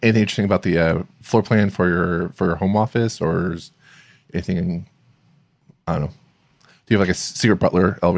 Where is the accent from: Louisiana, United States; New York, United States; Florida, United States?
Florida, United States; I'm from Florida, so this is kind of like a weird thing.